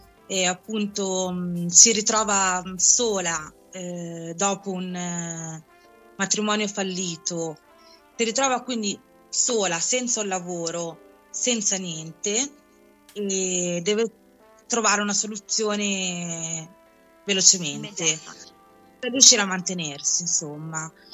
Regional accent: Cernusco, Lombardy, Italy; now in Giaveno, Italy; Sono nata a Cernusco, in un paese in provincia di Milano, e dove ho vissuto fino a praticamente qualche mese fa, diciamo, e poi per amore mi sono trasferita a Giaveno, in provincia di Torino.

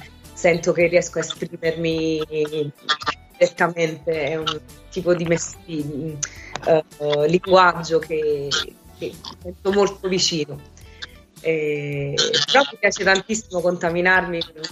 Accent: Naples, Campania, Italy; also born or lived in United Kingdom; Poi sono di Napoli, quindi qui nel Mediterraneo abbiamo tante isole

